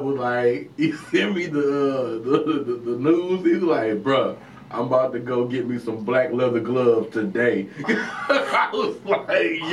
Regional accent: Midwest, United States; I'm a Midwesterner

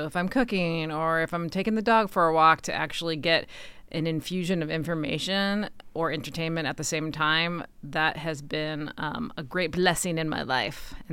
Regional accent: Ohio, United States; We are both from the Midwest, myself from Ohio and Nikki from Western PA.

